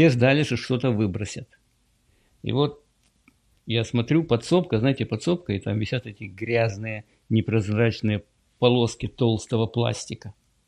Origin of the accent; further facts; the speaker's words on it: Kyiv, Ukraine; moved away; Прежде чем я уехал из Украины, это был какой, 91-й год, наверное, был. Или 90-й год был. Но было голодно в Украине.